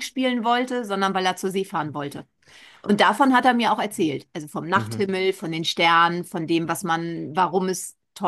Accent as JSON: {"language": "German", "region": "Northern Germany", "country": "Germany", "said": "ich habe ja noch ostdeutsche Wurzeln. Auch wenn ich ein durch und durch Wessi, norddeutscher Wessi bin"}